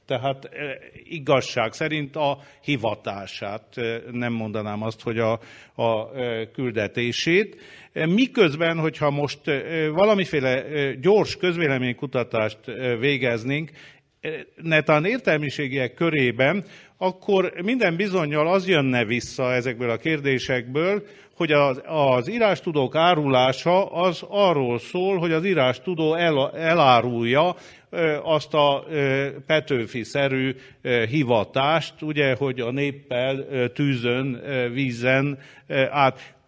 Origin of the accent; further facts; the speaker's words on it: Transylvania, Romania; aki erdélyi vagyok, és Erdélyből jöttem